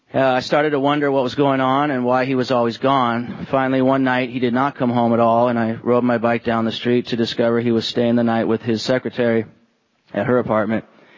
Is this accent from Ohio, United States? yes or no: no; Tualatin, Oregon, United States; also born or lived in Eugene; So my younger days, growing up in Tualatin and Eugene, were pretty normal for the most part.